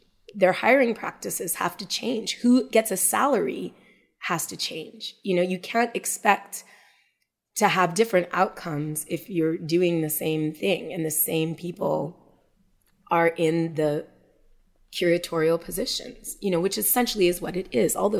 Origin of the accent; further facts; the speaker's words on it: Montreal, Quebec, Canada; we're both born and raised in Montreal and we both have, both of our dads come from Grenada